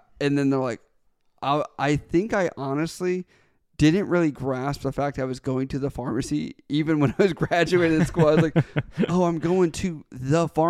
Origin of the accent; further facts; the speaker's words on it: Maryland, United States; I'm from Maryland. I didn't want to go to Virginia. I didn't want to go to North Carolina.